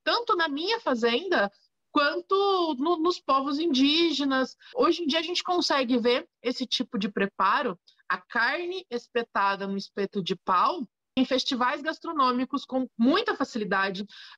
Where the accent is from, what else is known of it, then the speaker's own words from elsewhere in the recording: Londrina, Paraná, Brazil; Eu sou nascida e criada em Londrina, sou legítima pé vermelho. O meu avô veio para Londrina, trouxe a minha avó na garupa de Porecatu.